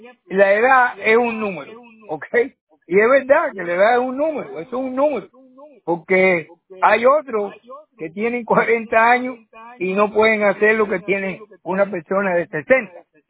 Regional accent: Cuba; moved away as an adult; Yo llevo en este país 62 años. Vine de Cuba.

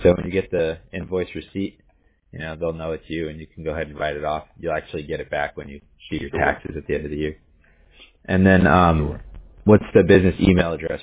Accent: Huntington Beach, California, United States; I'm from Huntington Beach, California, so I definitely like Beachy.

